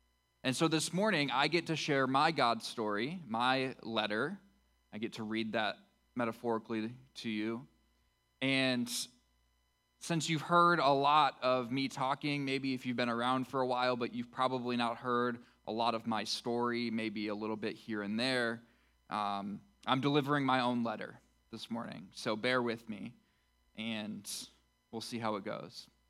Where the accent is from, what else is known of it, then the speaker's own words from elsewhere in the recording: Jackson, Michigan, United States; moved away as an adult; also born or lived in Fort Myers, Florida; When I was 18, I moved from Michigan, which is where I'm from, the greatest state in the union. It's not, actually. It's an objective fact, Heather. I moved from Jackson, Michigan, which is maybe the worst city in the greatest state in the union, to Fort Myers, Florida